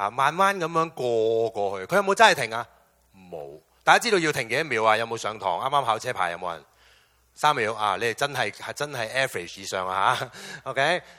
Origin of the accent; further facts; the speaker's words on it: California, United States; 我是加州来的